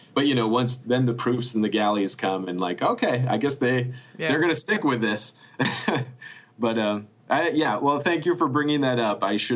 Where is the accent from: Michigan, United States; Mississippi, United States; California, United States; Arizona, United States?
Michigan, United States; Alma; This novel is set in my hometown of Elma, Michigan, which is right in the center of the Mitten, and they have a little liberal arts college there, but mostly I'd say it's a very working class town.